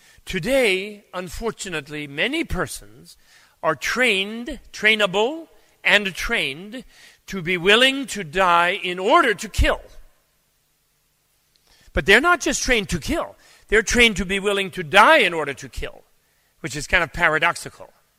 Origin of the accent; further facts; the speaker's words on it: United States; But that's probably because I'm American and I'm thinking of John Belushi.